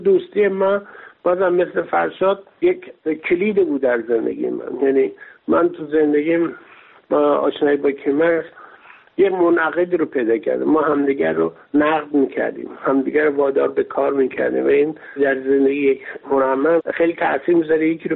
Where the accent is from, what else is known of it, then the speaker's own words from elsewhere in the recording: Iran; moved away; بعد من از ایران اومدم بیرون